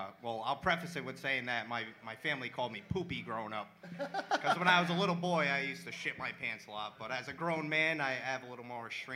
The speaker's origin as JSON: {"language": "English", "town": "Providence", "region": "Rhode Island", "country": "United States", "said": "I am from Providence, you know."}